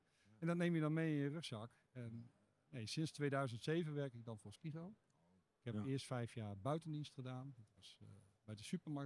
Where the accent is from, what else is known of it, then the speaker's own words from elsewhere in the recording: Roden, Drenthe, Netherlands; also born or lived in Almere / Zwolle; En in Roden opgegroeid.